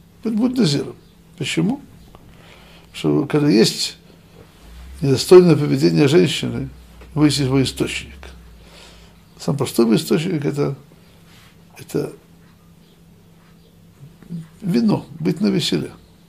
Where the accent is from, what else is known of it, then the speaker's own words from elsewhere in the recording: Russia; Я еще вырос в Советской России.